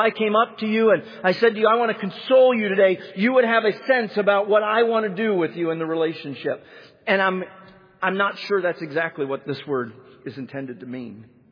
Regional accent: Canada; I grew up in Canada, and they don't say, you know. I wish they did. They say, eh?

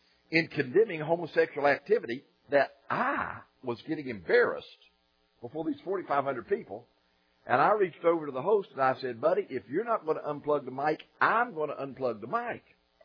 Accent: Georgia, United States; you came all the way across the Atlantic to hear a soft Scottish brogue, and you wound up hearing a North Georgia preacher.

